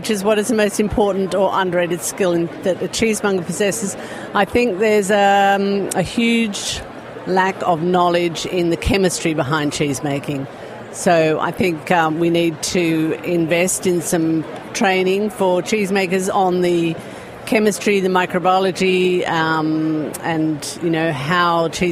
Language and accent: English; South East England, United Kingdom; from Hampshire in England